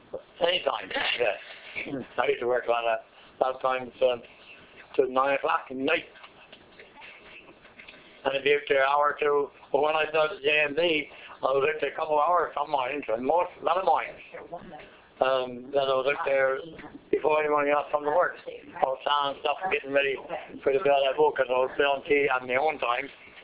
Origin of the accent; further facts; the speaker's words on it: Carbonear, Newfoundland and Labrador, Canada; I come from Carbonera.